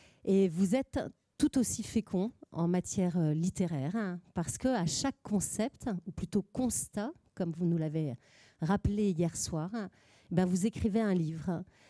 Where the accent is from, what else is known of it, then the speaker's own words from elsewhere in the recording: Brittany, France; Par chez nous, dans le Finistère, sur une île